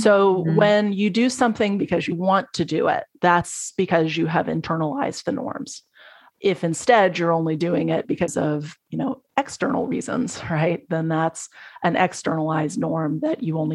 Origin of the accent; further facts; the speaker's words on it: Texas, United States; I grew up in Texas in an era where I distinctly remember, you know, riding with my dad to the drive-through liquor store.